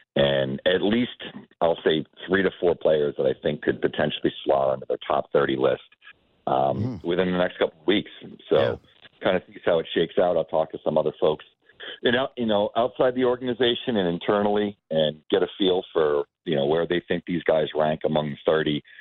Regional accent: Boston, Massachusetts, United States; You know, I grew up in Boston in the 80s and 90s, you know.

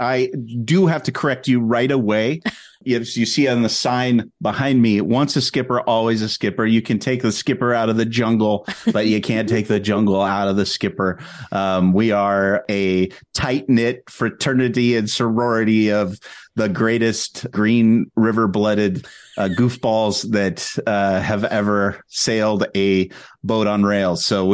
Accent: Placentia, California, United States; My elementary school years were spent in Placentia, which is just the next town over from Anaheim. My the church I grew up at is on South Avenue and Sunkist. And I went to junior high in Anaheim.

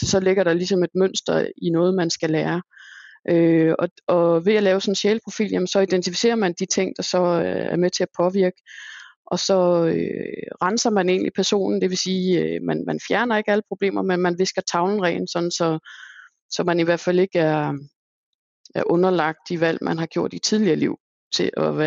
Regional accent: Copenhagen, Capital Region of Denmark, Denmark; moved away as an adult; Jo, jeg er selv københavner, eller hed husianer egentlig, af oprindelse, men fandt en mand, der boede i Sønderjylland, der ikke ville flytte til Sjælland. Så måtte jeg jo flytte, og det gjorde jeg.

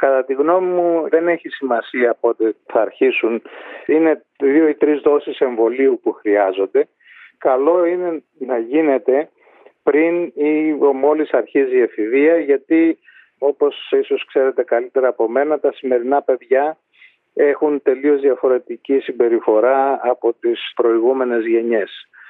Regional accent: Greece; moved away; Δεν είμαι εξαίρεση από τους Έλληνες που είναι έξω από τον ελλαδικό χώρο.

